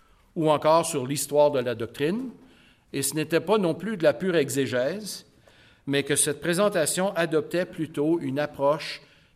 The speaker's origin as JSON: {"language": "French", "town": "Lucerne", "region": "Quebec", "country": "Canada", "tie": "born or raised there", "said": "En fait, je suis né à Lucerne. J'ai grandi jusqu'à l'âge de 15 ans. Je le sais que ça ne s'entend pas. Mais ensuite, j'ai grandi et Lucerne est devenue Elmer, qui est ensuite devenue Gatineau."}